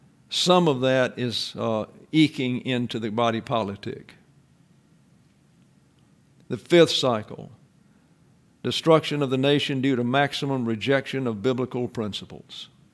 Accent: Deep South, United States; I understood it because I was raised in the Deep South

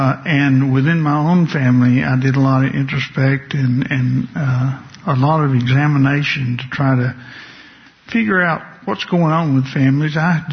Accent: Port Arthur, Texas, United States; also born or lived in Houston, United States / Arkansas, United States / Mississippi, United States / Alabama, United States; I was born in Houston, but I was only a few years old when I moved to Arkansas, and then I was only a few years older, we moved to Mississippi. And then when I was about 9 or 10, we moved to Port Arthur, Texas.

